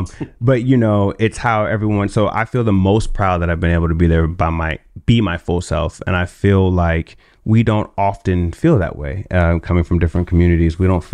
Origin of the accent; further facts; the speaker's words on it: New York, United States; now in Los Angeles, United States; So I came to LA from New York singing and songwriting.